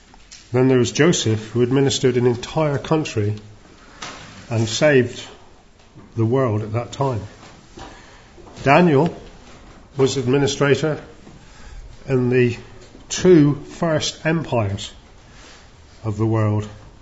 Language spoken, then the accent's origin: English; South West England, United Kingdom; I'm not Jewish. I'm Cornish.